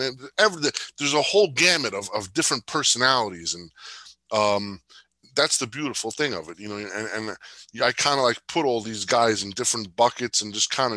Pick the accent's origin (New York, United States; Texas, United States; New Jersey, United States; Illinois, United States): New Jersey, United States; Jersey City; You know, I grew up in Jersey City, Section 8 housing. So I grew up in a poor family, and you just found a way to get by.